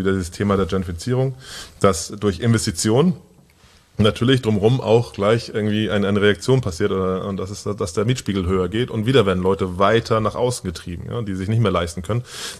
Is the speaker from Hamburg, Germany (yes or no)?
yes; Wilhelmsburg, Hamburg, Germany; ich komme aus Wilhelmsburg